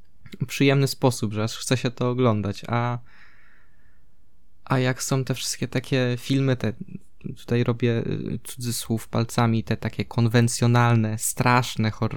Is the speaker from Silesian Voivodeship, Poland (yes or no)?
yes; Silesian Voivodeship, Poland; bo jestem spod Częstochowy, jakby tak tam moja rodzina mieszka